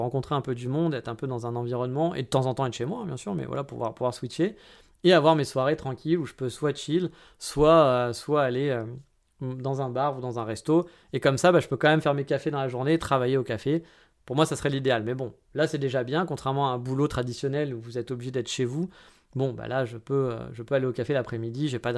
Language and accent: French; France; also born or lived in Paris / Japan; now in Japan?; je suis français